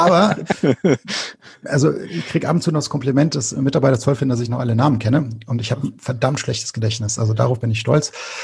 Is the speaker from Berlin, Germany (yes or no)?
no; Krefeld, North Rhine-Westphalia, Germany